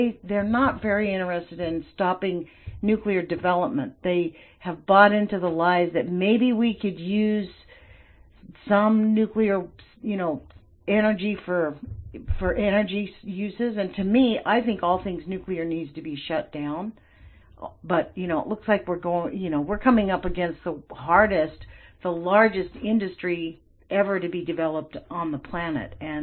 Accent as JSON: {"language": "English", "country": "United States", "said": "I mean, literally, it's kind of shocking for me as an American."}